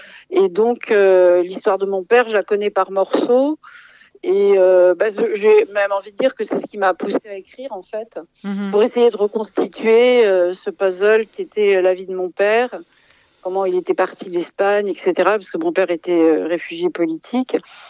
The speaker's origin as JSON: {"language": "French", "town": "Paris", "region": "Île-de-France", "country": "France", "tie": "born there", "lives_now": "Toulouse, France", "said": "moi, je suis née à Paris et voilà. Mais je suis venue pour des raisons personnelles à Toulouse."}